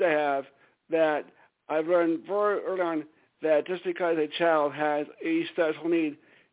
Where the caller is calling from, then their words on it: Stamford, Connecticut, United States; Stamford, Connecticut.